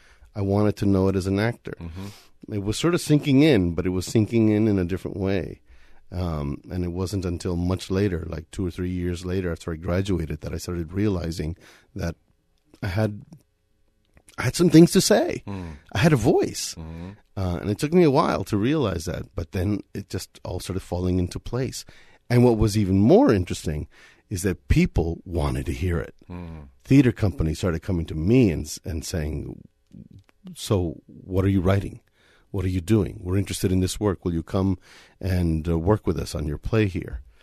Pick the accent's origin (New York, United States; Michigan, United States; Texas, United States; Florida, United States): Texas, United States; El Paso; I'm from El Paso, Texas. My parents came from Mexico, and I was born in El Paso.